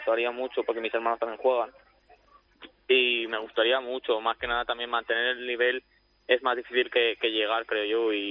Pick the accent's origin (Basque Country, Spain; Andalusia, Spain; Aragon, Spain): Aragon, Spain; Zaragoza; que es de mi tierra, es de Zaragoza, de mi tierra.